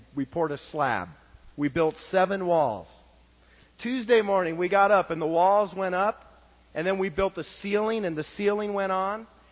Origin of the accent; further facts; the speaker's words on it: United States; Here we come from America, we have everything